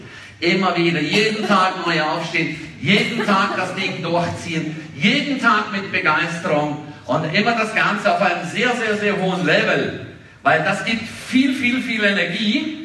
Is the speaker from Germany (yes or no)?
no; Switzerland; Ich bin in der Schweiz aufgewachsen. Ich bin aufgewachsen in einem Elternhaus, wo es mehr Verbote gab.